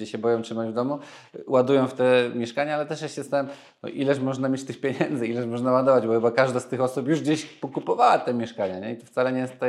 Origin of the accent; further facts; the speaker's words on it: Nowy Sącz, Lesser Poland, Poland; to ludzie, skąd pochodzę, z Nowego Sącza, na najniższych krajowych gdzieś sobie budowali dom